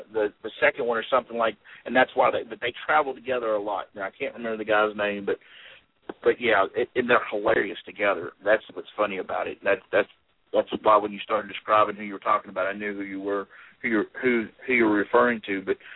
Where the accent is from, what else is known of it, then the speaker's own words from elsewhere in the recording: Lexington, Kentucky, United States; right in my hometown. I'm very, very proud to be a part of this event.